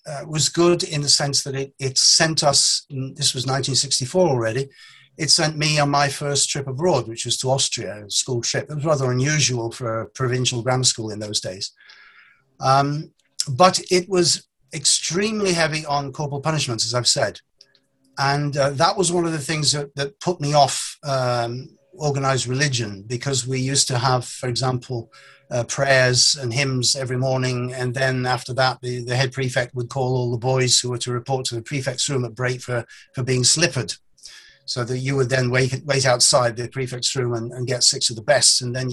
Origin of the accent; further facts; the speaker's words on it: Chester, North West England, United Kingdom; also born or lived in Newport, Wales; Well, I was born in Newport, Gwent, and from the age of 3 until university at 18, I was brought up in Chester, which of course is an ancient Roman city.